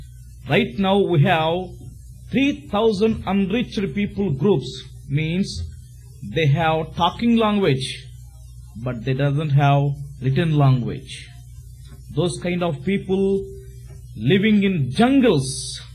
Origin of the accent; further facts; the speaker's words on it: India; English is a second language; Actually, I came from India.